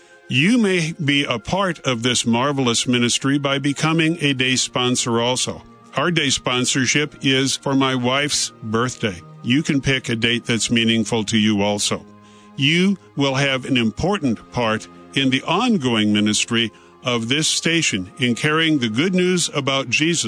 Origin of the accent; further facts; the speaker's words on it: Quincy, Illinois, United States; from Quincy, Illinois, also pastor of St. Paul's Lutheran Church in Bowen, Illinois.